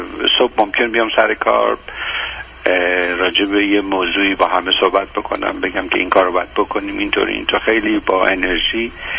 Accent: Iran; also born or lived in Canada / India; now in South America; حدود 10 ساله که من آمریکای جنوبی هستم. قبلش 24 سال کانادا بودم و قبلش 5 سال هند بودم و قبل از اون ایران.

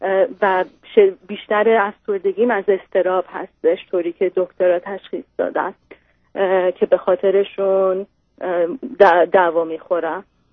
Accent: Iran; now in United States; ما هر دوتامون از هر سال 83 خارج از ایران هستیم در آمریکا.

